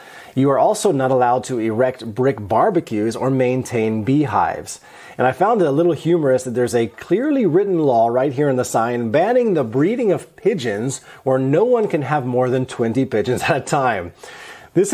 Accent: Houston, Texas, United States; Again, I have never come across anything quite like this in my life growing up in Houston, Texas.

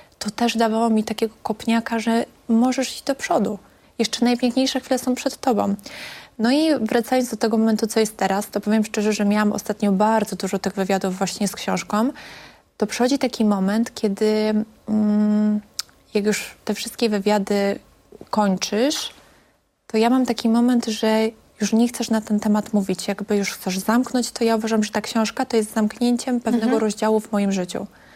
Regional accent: Siemianowice Śląskie, Silesian Voivodeship, Poland; now in Warsaw, Poland; już zostałam tutaj w Warszawie, bo też wiedziałam, że większe możliwości będę miała tutaj w Warszawie niż zostać u siebie w Siemianowicach Śląskich. No i zostałam u siebie w Warszawie.

